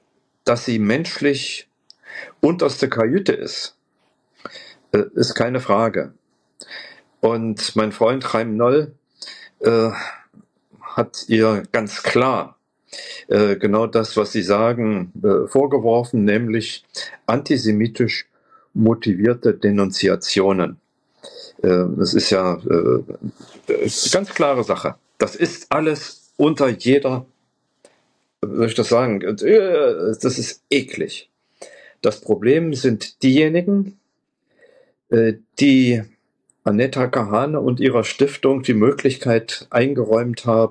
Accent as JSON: {"language": "German", "town": "Erfurt", "region": "Thuringia", "country": "Germany", "tie": "born or raised there", "said": "in Erfurt, meiner Heimatstadt damals"}